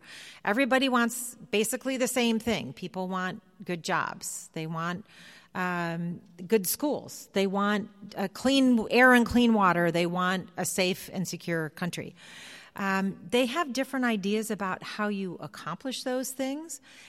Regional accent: Oregon, United States; You know, I'm here from Oregon, and I happen to be a Democrat

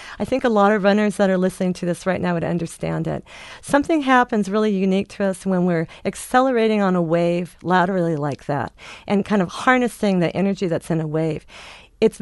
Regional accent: Portland, United States; growing up in Portland

